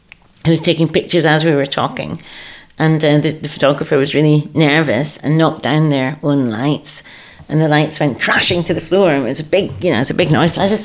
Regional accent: Glasgow, Scotland, United Kingdom; And obviously I'll always be connected to Glasgow because I'm Glaswegian, but it just feels a big shift.

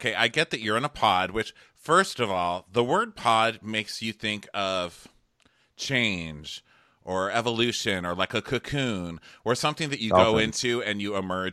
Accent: Chicago, Illinois, United States; Yeah, we're both from Chicago.

